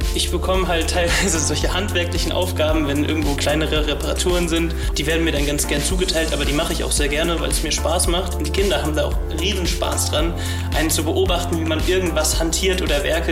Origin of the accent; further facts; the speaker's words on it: Frankfurt, Hesse, Germany; ich bin 19 Jahre alt und ich komme aus Frankfurt.